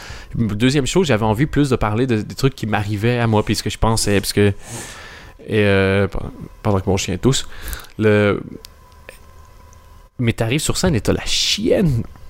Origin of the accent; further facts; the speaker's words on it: Quebec, Canada; now in Belgium; Je suis québécois, je parlais du fait que j'étais québécois, puis j'étais arrivé en Belgique